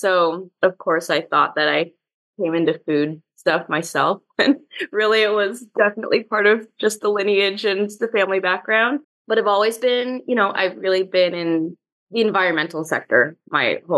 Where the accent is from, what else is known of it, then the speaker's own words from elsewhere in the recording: San Francisco, California, United States; I'm from San Francisco, born and raised, and left for a bit for various things, for school, for just being abroad for a little while.